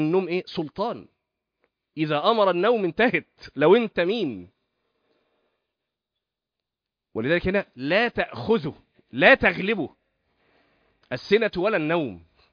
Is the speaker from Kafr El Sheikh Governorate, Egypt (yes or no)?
no; Shubra, Cairo Governorate, Egypt; انا اصلا من شبرا، فقضيت طفولتي كلها في شبرا يعني حياتي كلها في شبرا لغايه ما اتخرجت واشتغلت وانا في شبرا.